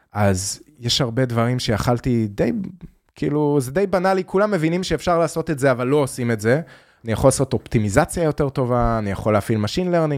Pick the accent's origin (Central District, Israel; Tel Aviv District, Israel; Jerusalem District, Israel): Tel Aviv District, Israel; Tel Aviv; אני גדלתי פה בתל אביב